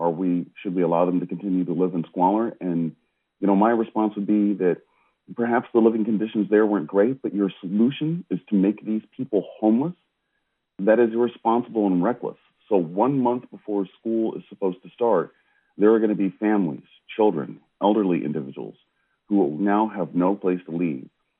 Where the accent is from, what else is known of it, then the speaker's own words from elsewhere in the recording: Davenport, Iowa, United States; a very serious situation that is going on in my hometown of Davenport, Iowa.